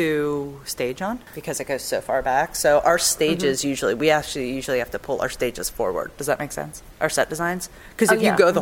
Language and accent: English; Altoona, Pennsylvania, United States; No, I grew up in Altoona, Pennsylvania.